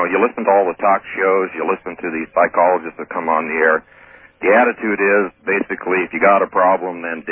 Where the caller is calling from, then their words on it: San Diego, California, United States; Oh, hi, Art. … I'm calling from San Diego.